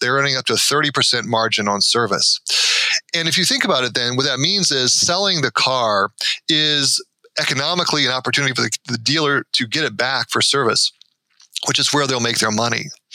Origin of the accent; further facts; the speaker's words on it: Michigan, United States; And then in other states, like my home state of Michigan, there has been legislation in 2014 actually to block Tesla's entry